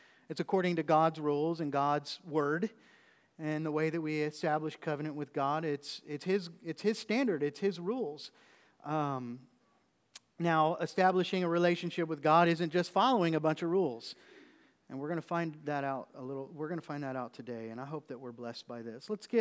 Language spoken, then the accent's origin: English; Oklahoma, United States; And I was raised in Oklahoma. And so my family's down there.